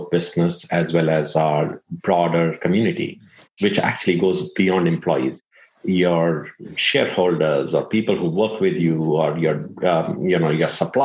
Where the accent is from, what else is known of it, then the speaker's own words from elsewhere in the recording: India; moved away as an adult; I grew up in India. My early part of the career was in India with PepsiCo predominantly. And then around 20 years back, I moved out of India.